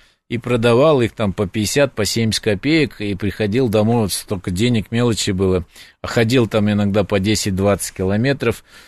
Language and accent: Russian; Uzbekistan; я сам из Узбекистана, родился в Узбекистане. И мой папа словак по национальности, а мама белорусская.